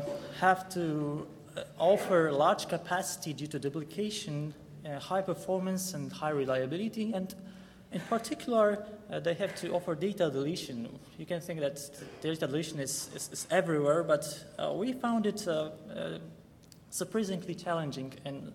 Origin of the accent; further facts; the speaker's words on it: Poland; I come from Poland.